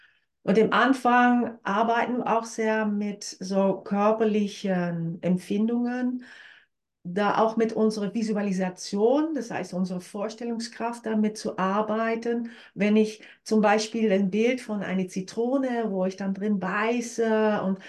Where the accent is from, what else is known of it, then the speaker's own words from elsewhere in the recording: Netherlands; German is a second language; Ich komme ursprünglich aus Holland. Das wird man vielleicht auch mal ein oder andere grammatische, kreative Verdrehung hören.